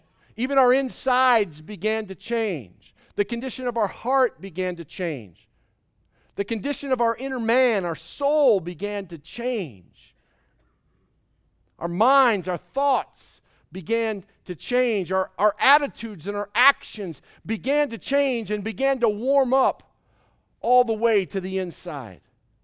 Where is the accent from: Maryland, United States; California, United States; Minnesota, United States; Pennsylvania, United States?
Minnesota, United States; I grew up in Minnesota. We had to wear snowmobile suits outside.